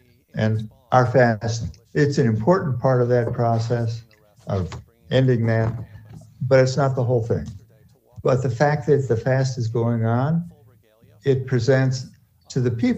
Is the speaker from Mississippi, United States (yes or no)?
no; Minnesota, United States; And I'm from Minnesota.